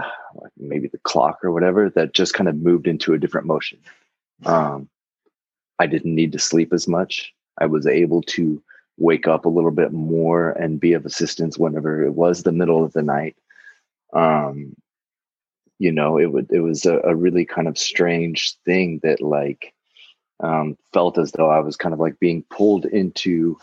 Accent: Midwest, United States; And for like a young creative person growing up in the Midwest, you know, it I found it difficult to relate in a lot of places.

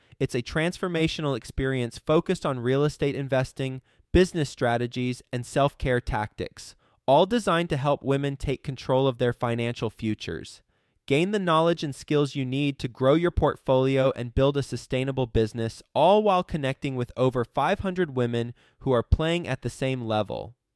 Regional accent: Fort Worth, Texas, United States; He's joining us from Dallas. I'm from Fort Worth.

